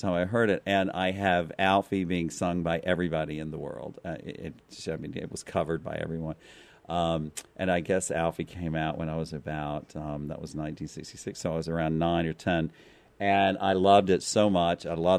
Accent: Clinton, Mississippi, United States; Yes, I grew up in Clinton, Mississippi, right outside of Jackson.

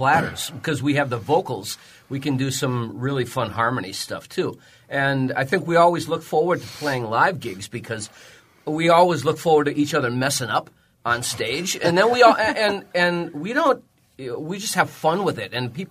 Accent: Milwaukee, Wisconsin, United States; now in Fond du Lac, United States; I live up near Fond du Lac now. But, yeah, we're basically all from the Milwaukee area.

